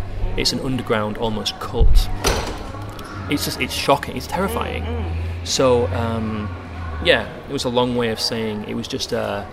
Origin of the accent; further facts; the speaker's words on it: England, United Kingdom; I come from England